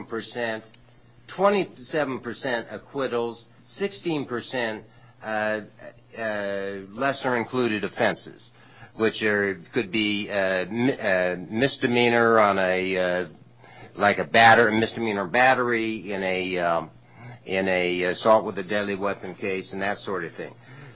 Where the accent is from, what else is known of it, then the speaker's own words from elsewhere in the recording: California, United States; I was born and raised in Shasta County. My parents came to Redding in 1935, shortly after my father completed law school.